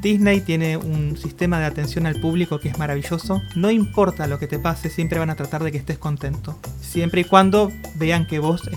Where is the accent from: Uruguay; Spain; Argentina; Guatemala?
Argentina; Así que yo creo que como argentinos nos conviene.